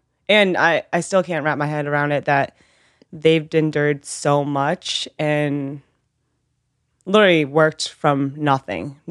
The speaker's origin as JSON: {"language": "English", "town": "Weymouth", "region": "Massachusetts", "country": "United States", "tie": "born or raised there", "said": "I was born and raised in Weymouth, Massachusetts. My parents, both of them, are Vietnamese immigrants."}